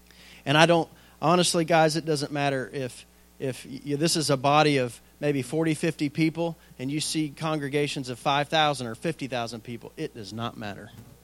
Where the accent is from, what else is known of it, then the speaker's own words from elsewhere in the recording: Texas, United States; And I said, all right, I'm from Texas. I feel better in boots